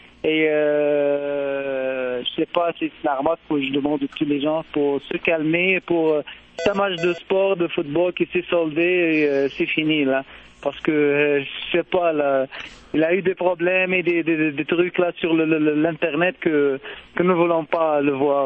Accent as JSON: {"language": "French", "country": "Tunisia", "lives_now": "Montreal, Canada", "said": "de Montréal, je suis tunisien."}